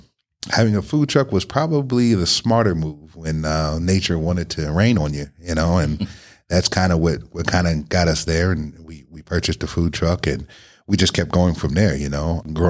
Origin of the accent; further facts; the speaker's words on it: New Jersey, United States; I'm from Jersey, so I didn't really put a whole lot into that, you know.